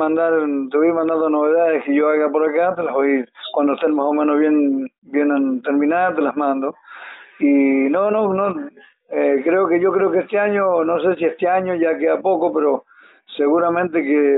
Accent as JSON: {"language": "Spanish", "town": "San Rafael", "region": "Mendoza", "country": "Argentina", "lives_now": "Buenos Aires, Argentina", "said": "cuando te preguntan de dónde soy, de San Rafael Mendoza"}